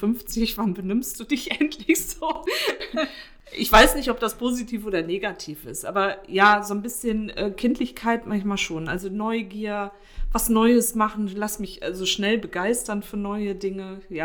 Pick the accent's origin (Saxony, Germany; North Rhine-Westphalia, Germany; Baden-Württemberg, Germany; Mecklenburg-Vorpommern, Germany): Mecklenburg-Vorpommern, Germany; Also ich komme gebürtig aus Mecklenburg, bin ja im Osten groß geworden